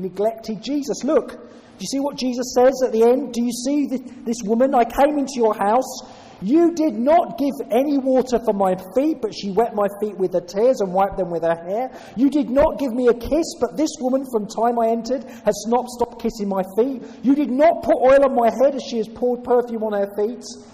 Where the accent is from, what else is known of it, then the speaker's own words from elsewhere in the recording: England, United Kingdom; I'm British, I'm English, the stiff upper lip